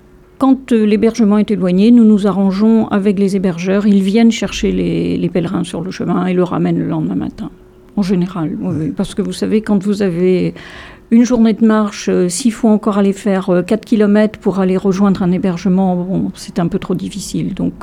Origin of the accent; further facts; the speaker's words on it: Brittany, France; Je suis des Côtes d'Armor